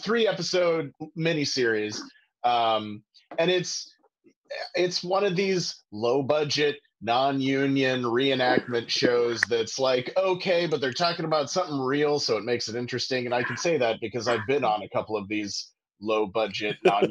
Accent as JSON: {"language": "English", "region": "Kansas", "country": "United States", "tie": "born or raised there", "moved": "yes", "said": "And like I said, I grew up in Kansas. I never knew about it. Nice. I moved to California in 2010."}